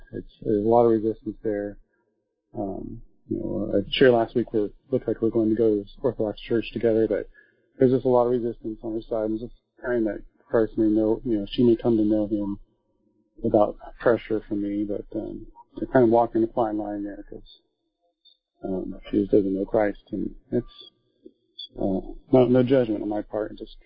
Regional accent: Texas, United States; now in Oregon, United States; I'm from Texas, but I can't beat the Texans out of the Oregonian. Or I live in Oregon, but can't beat the Texan out of me.

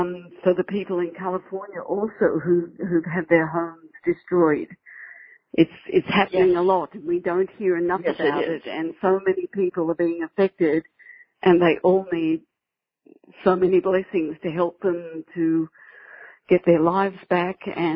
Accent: Sydney, New South Wales, Australia; now in New York, United States; I'm originally from Sydney

